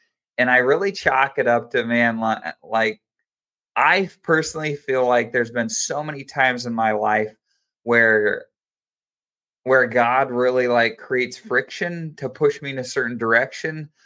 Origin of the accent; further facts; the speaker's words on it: Utah, United States; So I'm from Utah, and that's kind of the next leg of my story.